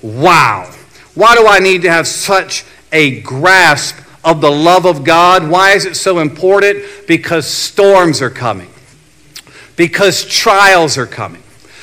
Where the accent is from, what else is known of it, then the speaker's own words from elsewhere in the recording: Virginia, United States; now in Maryland, United States; We're here on the East Coast, here in Maryland. I grew up in Virginia.